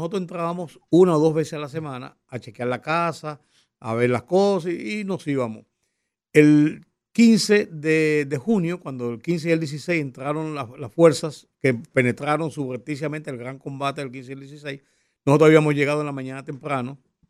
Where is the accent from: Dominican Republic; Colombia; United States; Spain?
Dominican Republic; abrió el camino para que nosotros entendiéramos como dominicanos dos cosas